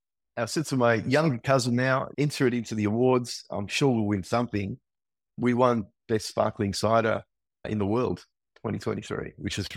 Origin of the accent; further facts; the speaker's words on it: Italy; as a kid growing up in Italy, you know, when I was there, it was like a still white wine that everyone drank.